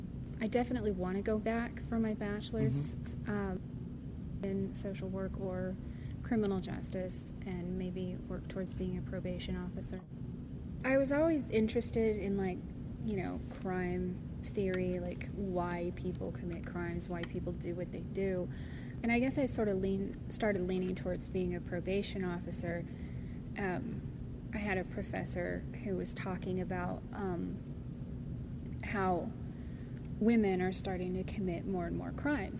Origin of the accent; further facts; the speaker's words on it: Crawfordsville, Indiana, United States; I grew up here in Crawfordsville. I was born here in the old hospital. I'm 38.